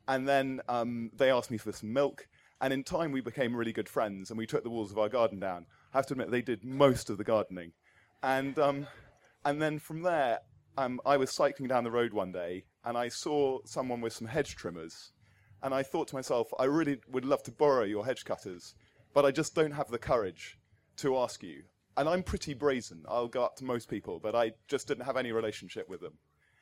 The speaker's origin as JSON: {"language": "English", "region": "London", "country": "United Kingdom", "said": "I'm from London, from Hammersmith."}